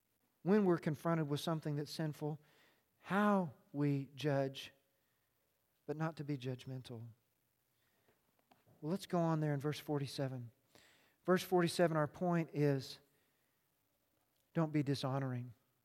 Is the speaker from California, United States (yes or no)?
no; Nebraska, United States; This is like, and we're from Nebraska, so we love the fullback.